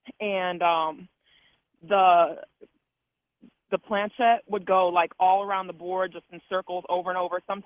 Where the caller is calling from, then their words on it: Cleveland, Ohio, United States; from Cleveland. This is actually my first time calling